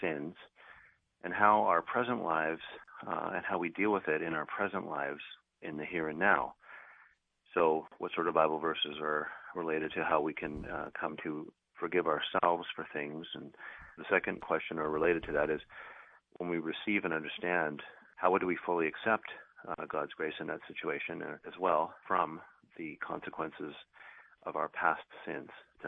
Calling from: British Columbia, Canada; I'm calling from Canada, up in British Columbia, Canada.

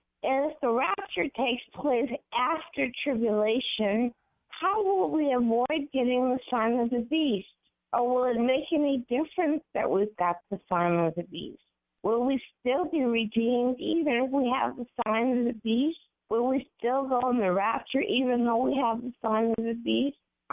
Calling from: Michigan, United States; I'm calling from Michigan.

